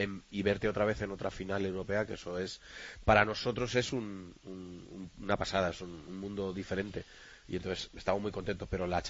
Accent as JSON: {"language": "Spanish", "town": "Catoira", "region": "Galicia", "country": "Spain", "said": "Yo también soy de Catoira, ¿eh?"}